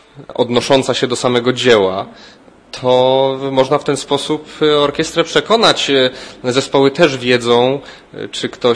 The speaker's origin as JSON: {"language": "Polish", "town": "Poznań", "region": "Greater Poland Voivodeship", "country": "Poland", "tie": "born or raised there", "said": "ja jestem poznaniakiem, urodziłem się w Poznaniu, tu chodziłem do szkół i bardzo dobrze się tu zawsze czuję, bo jestem u siebie."}